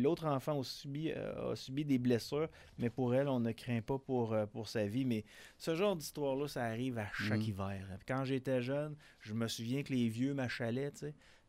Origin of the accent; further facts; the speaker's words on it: Quebec, Canada; Moi, je viens de l'Abitibi.